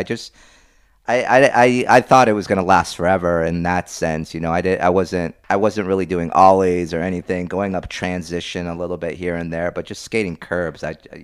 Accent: Hawaii, United States; English is a second language; also born or lived in Santiago, Chile; I was born in Santiago, Chile, 1976, and lived there till like I was about 6 years old, and then my mom divorced my dad, and you know, she took me with her, and the first place in the United States I lived was Hawaii

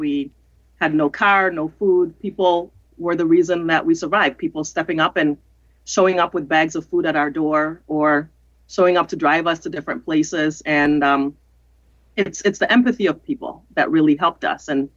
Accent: Ghana; growing up in Ghana, we were just Ghanaians. We were not Black.

